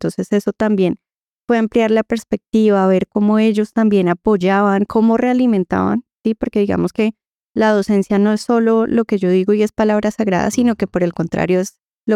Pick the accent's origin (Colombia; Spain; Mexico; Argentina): Colombia; Bogotá; yo soy bogotana, okay. De familia de Santander.